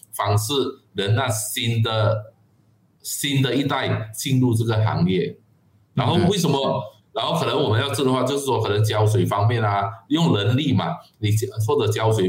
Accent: Malaysia; 因为我们马来西亚比较缺乏的是这个数据

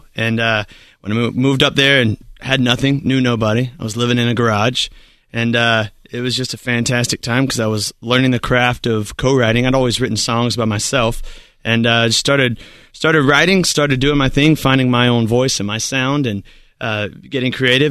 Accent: Columbus, Georgia, United States; now in Nashville, United States; Yeah, man, I came from Columbus, Georgia, moved to Nashville.

